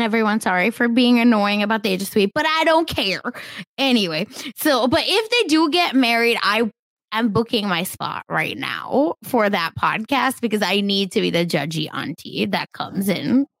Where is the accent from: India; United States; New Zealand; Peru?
India; and I'm Indian.